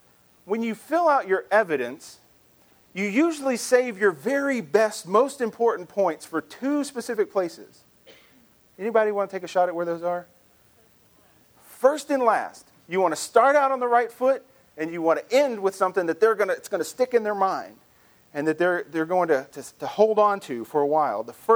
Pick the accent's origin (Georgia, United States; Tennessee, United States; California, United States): Tennessee, United States; Memphis; also born or lived in Texas; I grew up in Texas. I grew up in Memphis. We lived for 7 years in Texas when I was in middle school.